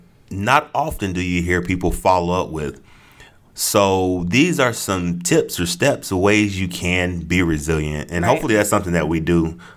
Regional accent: Florida, United States; also born or lived in Atlanta, Georgia; I was born in Georgia. I was born in Atlanta, Georgia. And we moved around in Georgia for a little bit. And then we made like a big family move to Florida.

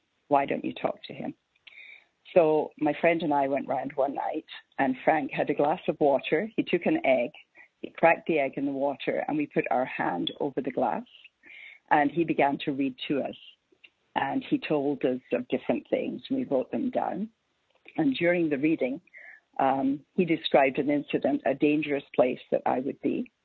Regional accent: Scotland, United Kingdom; born there; I was born in Scotland into a family where my mother and my grandmother believed in a spirit world.

